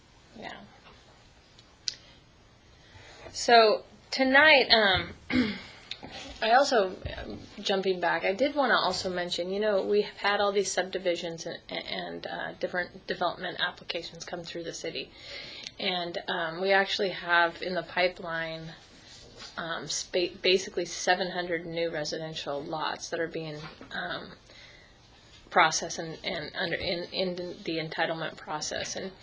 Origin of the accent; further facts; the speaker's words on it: North Bend, Washington, United States; when I say I'm from North Bend